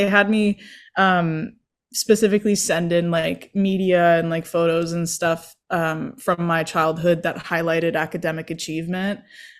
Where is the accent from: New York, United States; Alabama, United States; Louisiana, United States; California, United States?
California, United States; Santa Monica; Yeah, so I'm born and raised in Los Angeles. I grew up in Santa Monica, and then I stayed here until I went to college at Duke University for 4 years